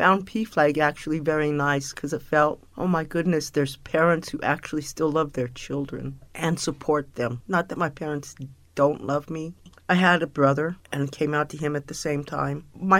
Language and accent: English; Denver, Colorado, United States; born there; I was born in Denver, Colorado in 1954. My coming out experience was in Denver, Colorado in about 1983.